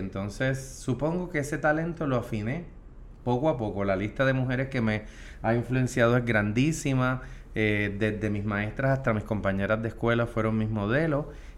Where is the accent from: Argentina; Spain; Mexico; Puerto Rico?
Puerto Rico; Santurce; Y yo pues me crié en Santurce, obviamente entiendo la calle.